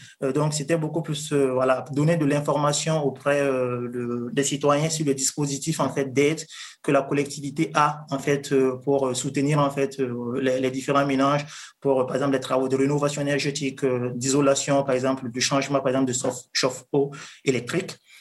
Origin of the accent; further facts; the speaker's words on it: Burkina Faso; je suis originaire du pays du Burkina Faso, le pays des hommes intègres.